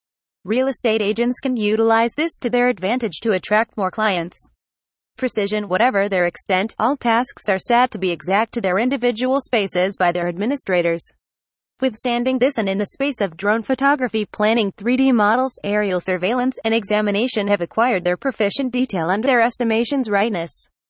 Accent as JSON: {"language": "English", "region": "New South Wales", "country": "Australia", "said": "from New South Wales and Australia."}